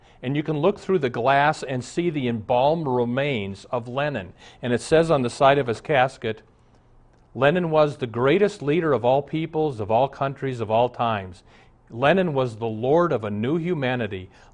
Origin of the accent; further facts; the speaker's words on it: Omaha, Nebraska, United States; When I was a little Lutheran boy growing up in Omaha, all of us kids went to Lutheran church because Mom was Lutheran, Dad was Catholic, and he went to church every Sunday too.